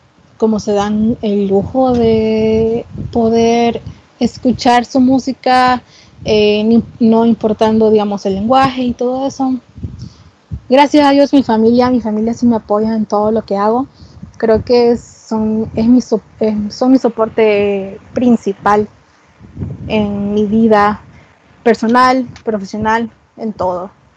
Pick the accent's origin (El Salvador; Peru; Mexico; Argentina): El Salvador; terminé mi carrera universitaria, que son 5 años de estudio aquí en mi país, El Salvador.